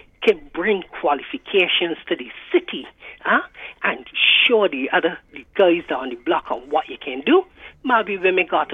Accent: New Orleans, Louisiana, United States; I am from the town area, New Orleans.

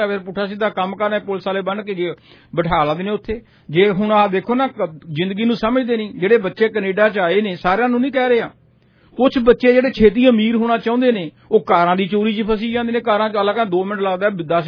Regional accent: Punjab, India; ਮੈਨੂੰ ਪਤਾ ਮੈਂ ਪੰਜਾਬ ਤੋਂ ਹਾਂ, ਸਾਡੇ ਬਰਨਾਲੇ ਵੀ, ਬਠਿੰਡੇ ਵੀ

